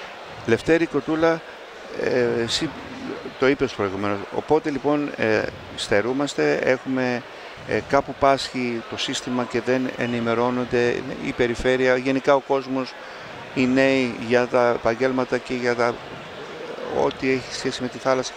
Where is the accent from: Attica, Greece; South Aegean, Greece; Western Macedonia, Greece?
South Aegean, Greece; Kasos; Εγώ είμαι από την Κάζο